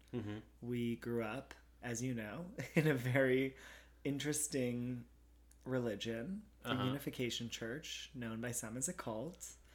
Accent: California, United States; also born or lived in Orange, United States; I was born and raised in a very small beach town in Southern California with one really lovely older b

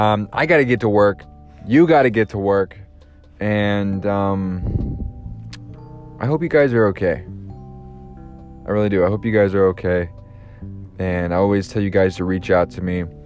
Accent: Georgia, United States; born there; also born or lived in Alabama; I've lived in this South my entire life. I lived in Alabama. I was born in Georgia.

